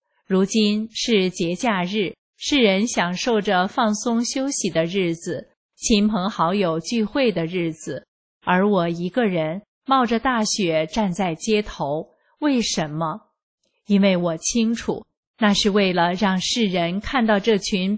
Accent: Northeast China, China; 我是东北人，下雪对我不是什么稀罕的事

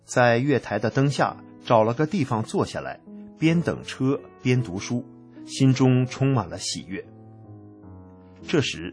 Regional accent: Gladbeck, North Rhine-Westphalia, Germany; now in Düsseldorf, Germany; 兵役结束后，我搬去了杜塞尔多夫，在那里上职业高中。杜塞尔多夫离我的家乡格拉德贝克才60公里不到。

